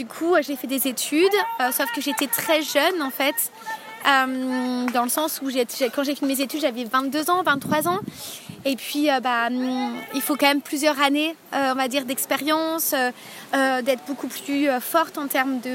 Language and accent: French; Annecy, Auvergne-Rhône-Alpes, France; now in Lyon, France; à la base déjà je viens d'Annecy.